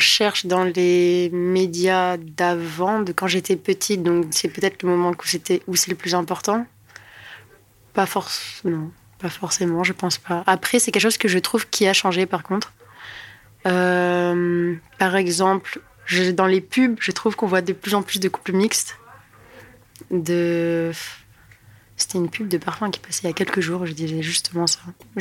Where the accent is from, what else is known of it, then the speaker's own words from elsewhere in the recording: Côte d’Ivoire; born there; also born or lived in France; Quand je suis née, il était en Côte d'Ivoire, mais je ne me rappelle pas parce que j'avais qu'un an. Après, j'ai fait 4 ans en France.